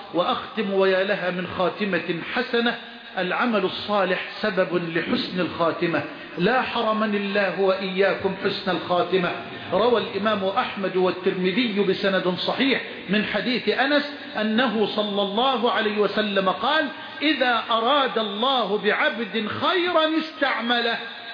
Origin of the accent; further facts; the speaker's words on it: Egypt; واجعل بلدنا مصر واحة للأمن والأمان